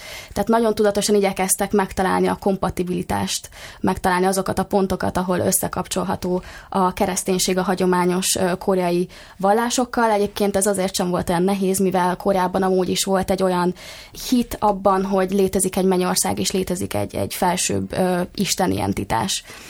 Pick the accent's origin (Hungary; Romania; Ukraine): Hungary; Szerintem magyarként nem is nehéz azonosulni